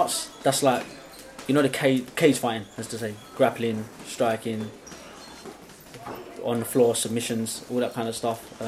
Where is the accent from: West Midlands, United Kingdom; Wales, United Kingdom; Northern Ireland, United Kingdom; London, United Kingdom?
London, United Kingdom; Newham; I'm from Newham, East London.